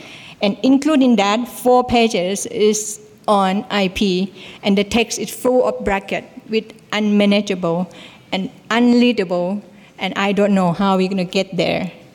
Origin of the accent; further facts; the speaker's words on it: Thailand; I'm from Thailand.